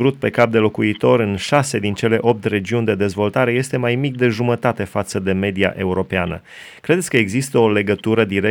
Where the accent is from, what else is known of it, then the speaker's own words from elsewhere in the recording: Romania; born there; Eu sunt bucuros că m-am născut în România.